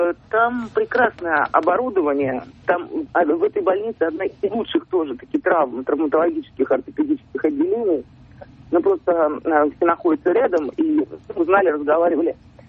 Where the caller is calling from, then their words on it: Moscow, Russia; я из Москвы.